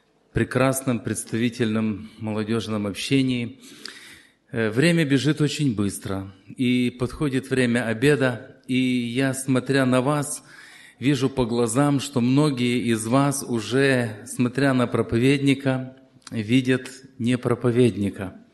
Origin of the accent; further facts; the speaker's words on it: Zakarpattia Oblast, Ukraine; Я приехал из Закарпатья. Совершаю пресвитерское служение в двух небольших церквях. Живу в городе Мукачево.